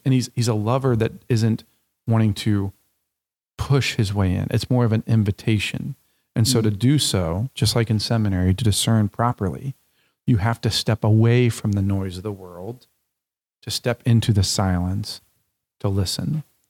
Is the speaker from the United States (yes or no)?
yes; United States; No, I know I realize I'm American, but we need to plant the seeds and to create a place for that to be home